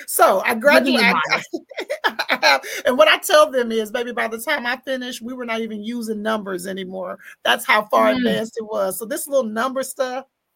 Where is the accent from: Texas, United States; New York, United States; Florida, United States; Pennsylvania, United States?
Texas, United States; Dallas; And we recently were in my hometown. I am from Dallas, Texas. We were back home.